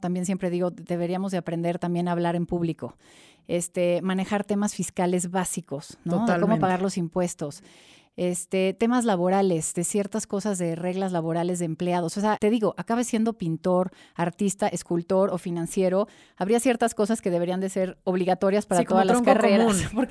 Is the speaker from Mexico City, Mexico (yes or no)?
yes; Mexico City, Mexico; Nosotros crecimos en San Ángel.